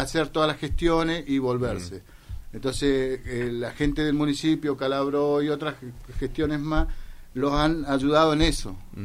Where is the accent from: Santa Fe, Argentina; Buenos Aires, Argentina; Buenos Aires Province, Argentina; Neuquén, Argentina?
Neuquén, Argentina; Zapala; yo me fui muy chico de Zapala, me fui a trabajar a Neuquén y volví hace 6 años de vuelta a mi pueblo